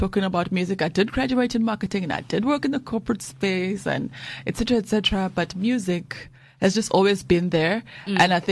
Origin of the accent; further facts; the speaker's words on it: Durban, KwaZulu-Natal, South Africa; We are from Lana eThekwini, been living in Durban, like love Durban. I've visited other places, like no, there's no better place like Durban.